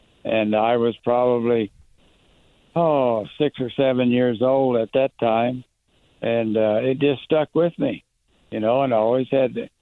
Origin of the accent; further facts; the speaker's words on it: Kansas, United States; born there; also born or lived in Tulsa; I went to 13 different schools during my time, and I was born in Kansas, and we lived in all different stations where my dad was stationed in the Air Corps